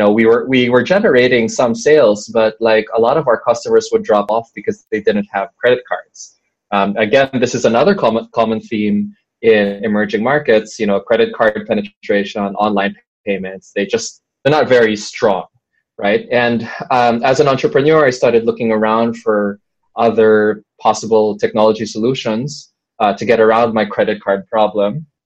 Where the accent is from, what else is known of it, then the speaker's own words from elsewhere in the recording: Philippines; Well, I mean, so I am from the Philippines